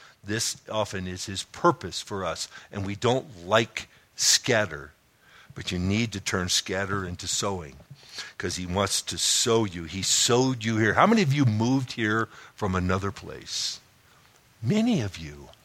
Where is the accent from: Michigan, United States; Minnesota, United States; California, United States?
California, United States; Los Angeles; also born or lived in Chicago / Connecticut; The same in Connecticut, the same where I grew up in Los Angeles, and the same here.